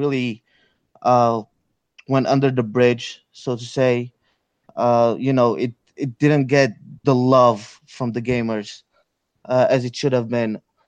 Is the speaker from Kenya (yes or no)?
no; Bulgaria; now in United States; I came to the States 4.5 years ago. I'm originally from Bulgaria.